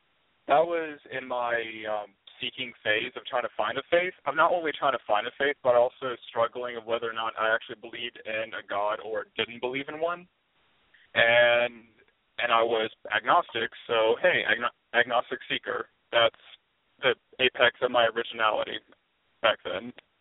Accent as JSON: {"language": "English", "region": "Georgia", "country": "United States", "tie": "born or raised there", "said": "Well, I'm from the South. I currently live in Georgia, and I was also raised in Georgia. And, like, virtually 90% of everyone in the South, I was raised Southern Baptist."}